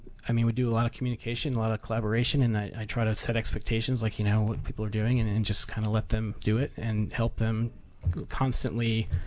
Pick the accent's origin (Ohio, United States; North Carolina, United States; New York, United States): New York, United States; Scottsville; I grew up in Western New York in a town called Scottsville, small town.